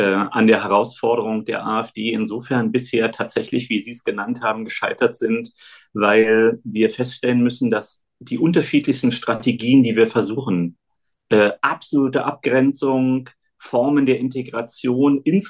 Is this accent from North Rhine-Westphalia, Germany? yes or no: no; East Berlin, Berlin, Germany; Ich komme ja aus Ostberlin und insofern ist die Region des Thüringer Waldes dem Ostberliner aus früher Kindheit gut bekannt. Es war ja die Urlaubsregion neben der Ostsee.